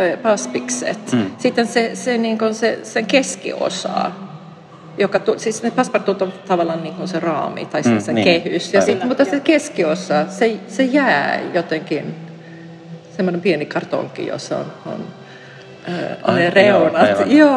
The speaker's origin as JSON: {"language": "Finnish", "country": "Sweden", "also_born_or_lived": "Kokkola", "second_language": "Finnish", "moved": "yes", "lives_now": "Fiskars, Finland", "said": "Mä oon Ruotsista kotoisin, varmasti kuuluu mun kankkiasta Suomiastani, ja olen asunut Suomessa 28 vuotta, mutta Fiskarsissa vain 6 vuotta. Ja asuin ennen Kokkolassa"}